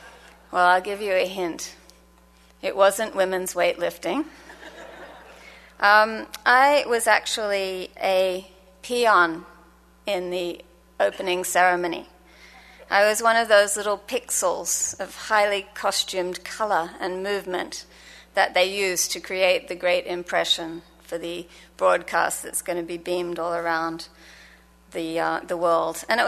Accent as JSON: {"language": "English", "town": "Sydney", "region": "New South Wales", "country": "Australia", "tie": "born or raised there", "said": "my hometown of Sydney."}